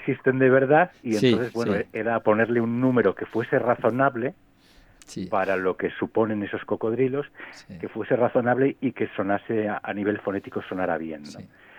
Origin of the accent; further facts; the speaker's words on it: Cervera de Pisuerga, Castile and León, Spain; Cervera de Pisuerga.